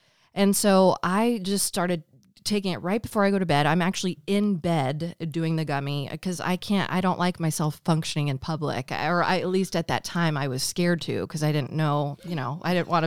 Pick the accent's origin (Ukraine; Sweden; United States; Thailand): United States; Kansas; growing up in Kansas, and I was born in 1983, I'm 38 years old.